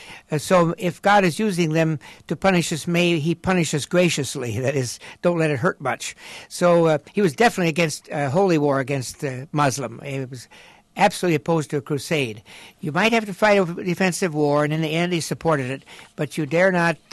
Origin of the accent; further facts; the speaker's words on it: Chicago, Illinois, United States; as a Chicagoan